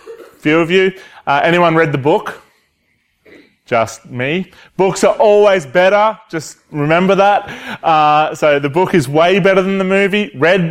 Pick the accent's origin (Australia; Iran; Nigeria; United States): Australia; Because I'm Australian and that's what we do, right?